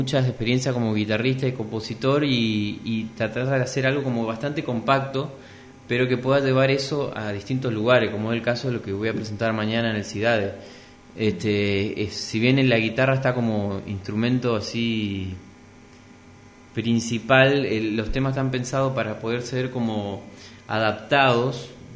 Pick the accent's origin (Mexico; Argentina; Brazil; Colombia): Argentina; Posadas, Misiones; now in Santa Fe, Argentina; Sí, vivo hace 12 años en Santa Fe. Sí, soy acá de Posadas. Y bueno, me fui por la música, me fui a Santa Fe y allá sigo.